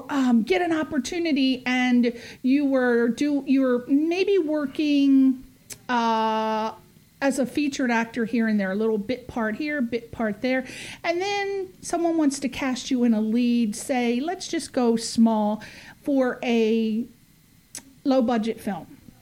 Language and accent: English; East Coast, United States; I'm just telling it like it is. I'm from the East Coast. That's what we do.